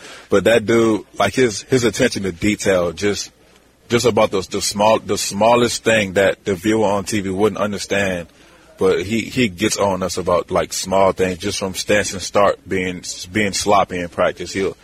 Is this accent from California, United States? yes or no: no; Louisiana, United States; You know, growing up in Louisiana, like, it's just playing, having a chance to play in the Superdome is special because anybody that has ever played football in Louisiana can relate to the statement.